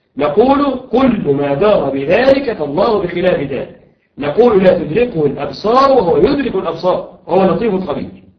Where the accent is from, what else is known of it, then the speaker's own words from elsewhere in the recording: Egypt; المصري نسبة إلى بلدنا مصر